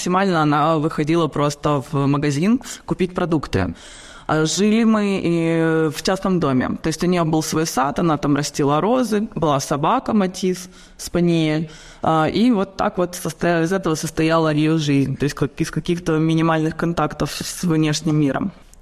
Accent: Odesa, Odesa Oblast, Ukraine; born there; also born or lived in Kyiv; Я родилась в Одессе и закончила там училище имени Грекова. На тот момент это было театрально-художественное училище имени Грекова. Закончила я там факультет живописи. Потом я переехала в Киев.

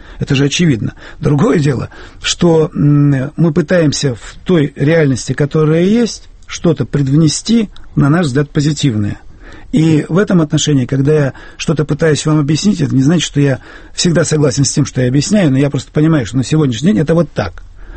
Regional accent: Perm, Perm Krai, Russia; born there; Я родился в Перми, нахожусь на постоянной прописке в Перми

